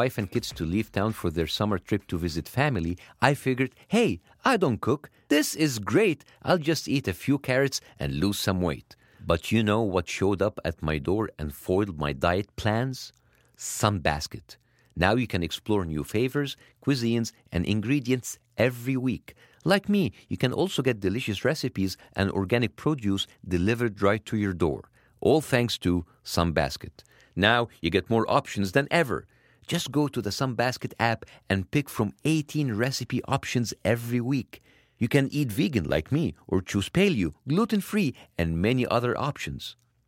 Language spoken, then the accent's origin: English; Egypt; now in United States; When I was growing up in Egypt, there was a certain expectation of how life would go.